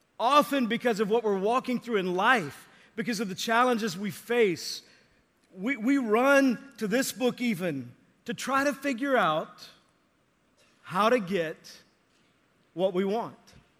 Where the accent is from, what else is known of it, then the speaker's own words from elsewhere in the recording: Texas, United States; I grew up in Texas, and you were taught to obey teachers, and if not, they brought the pain.